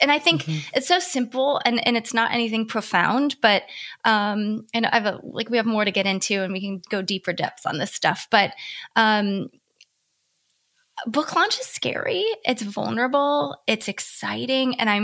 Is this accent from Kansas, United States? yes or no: no; Ohio, United States; now in Southern California, United States; I live in Southern California, but I'm from Ohio. So we had a little conversation around that. It's where I grew up, where I met my husband.